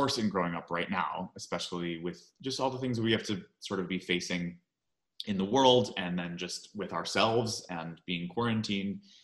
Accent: New York, United States; I was born and raised in New York. I went to college and then went back to New York to do Broadway.

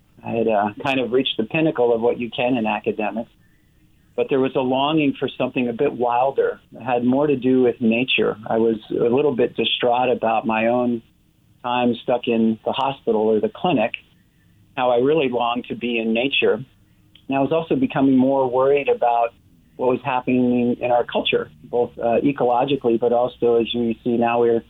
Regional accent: Denver, Colorado, United States; I grew up in Denver, a lover of nature, and spent most of my weekends in the mountains near the headwaters of the Colorado River.

